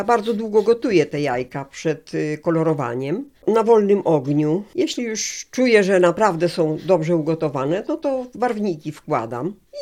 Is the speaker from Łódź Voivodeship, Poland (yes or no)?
no; Lublin Voivodeship, Poland; Ja pochodzę z Lubelszczyzny, to można nazwać, że to wzory lubelskie.